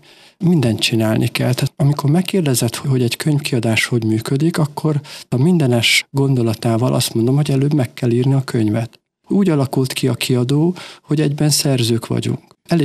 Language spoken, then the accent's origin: Hungarian; Csorvás, Békés, Hungary; born there; amikor Csorváson, a szülőfalumban tanítottam éppen